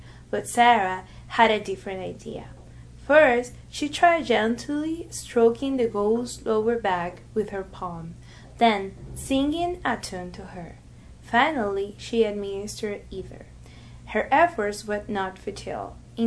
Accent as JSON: {"language": "English", "town": "Santo Domingo", "region": "Distrito Nacional", "country": "Dominican Republic", "tie": "born or raised there", "said": "I was born in Santo Domingo, in the beautiful island that the Dominican Republic occupied the half of this island."}